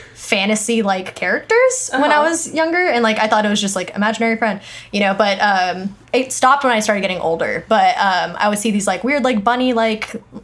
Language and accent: English; Palos Verdes, California, United States; I grew up in Palos Verdes, which is very like, you know, trees and a lot of green.